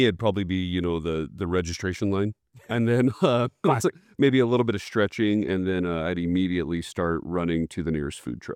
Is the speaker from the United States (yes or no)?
yes; Gillette, Wyoming, United States; moved away as an adult; So born and raised in Gillette, Wyoming, pastored out there for 10 years as a worship pastor and associate pastor.